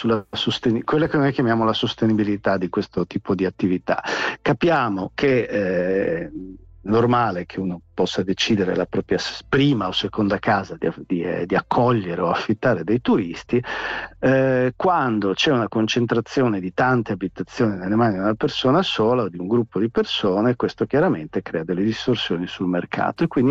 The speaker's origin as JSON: {"language": "Italian", "town": "Venice", "region": "Veneto", "country": "Italy", "said": "a Venezia, io sono veneziano"}